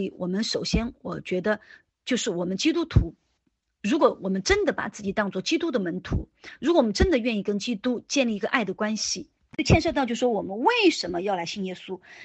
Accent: Chengdu, Sichuan, China; 我以前是在成都，我是成都人，

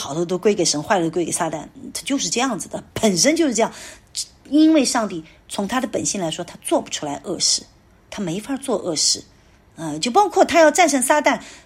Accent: Sichuan, China; 回家乡我每年总归要回我家乡四川

